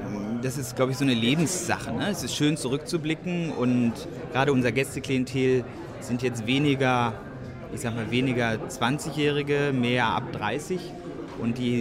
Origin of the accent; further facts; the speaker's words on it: Düsseldorf, North Rhine-Westphalia, Germany; born there; Ja, ich bin gebürtig aus Düsseldorf, also auch Rheinland